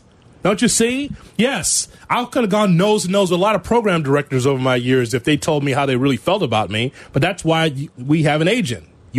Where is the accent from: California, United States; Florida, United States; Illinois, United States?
Illinois, United States; Chicago; We are from Chicago.